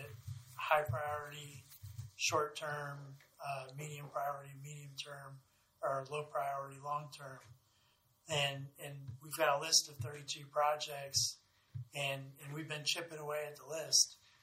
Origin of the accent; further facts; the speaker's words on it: Hawaii, United States; And I was born in Hawaii, and the example I would use is, imagine living inside the Beltway